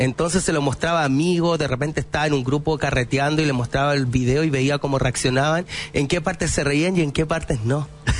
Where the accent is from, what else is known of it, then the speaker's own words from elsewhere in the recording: Curicó, Maule, Chile; Soy de Curicó.